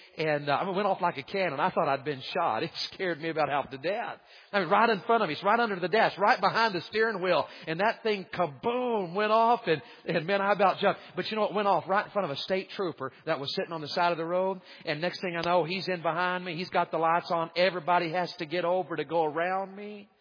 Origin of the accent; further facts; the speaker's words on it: Tennessee, United States; I'm from Tennessee, okay?